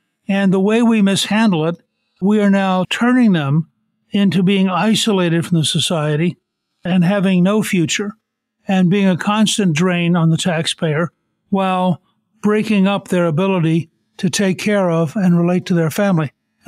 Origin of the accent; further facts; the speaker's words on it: Georgia, United States; to my delight, my home state governor from Georgia, Governor Nathan Deal, gave the keynote address.